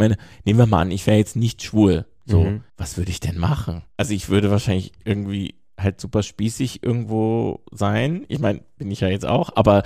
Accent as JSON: {"language": "German", "region": "Hesse", "country": "Germany", "said": "Ich komme aus der Nähe, sagen wir mal, ja. Das ist irgendwo Mitteldeutschland. Das ist in Hessen, in Mittelhessen."}